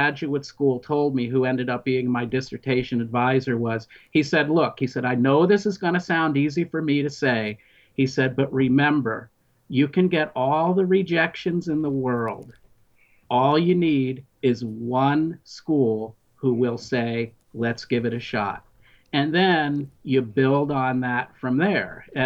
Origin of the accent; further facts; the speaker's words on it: Pennsylvania, United States; born there; I was born in January of 1954 in Pennsylvania, graduated at the age of 17 in 1971 from high school.